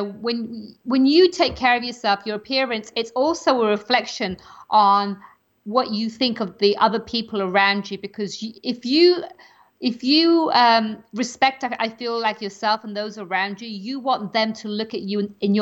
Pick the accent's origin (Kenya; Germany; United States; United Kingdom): United Kingdom; England; I think growing up in England, you know, the European thing is, for the majority, is that you always look good wherever you go.